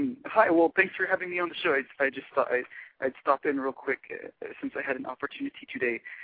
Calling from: Texas, United States; I'm calling from Texas.

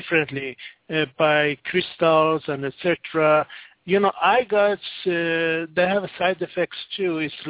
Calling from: United States; I'm calling from the United States.

